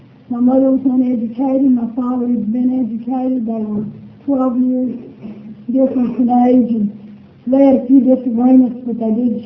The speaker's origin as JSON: {"language": "English", "region": "Alabama", "country": "United States", "tie": "born or raised there", "said": "I grew up in Alabama, and I went to school at Auburn, and I'm a war eagle all the way."}